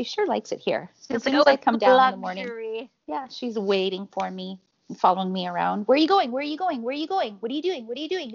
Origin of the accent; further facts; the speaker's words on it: Quebec, Canada; also born or lived in Ontario; I saw them a lot when I was growing up in Quebec and Ontario.